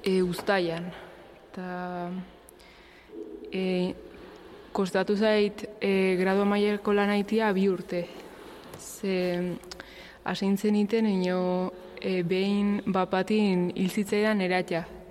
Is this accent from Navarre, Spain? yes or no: yes; Lesaka, Navarre, Spain; moved away as an adult; Bai, hemen sortu naiz eta hemen irautzi nahi nun.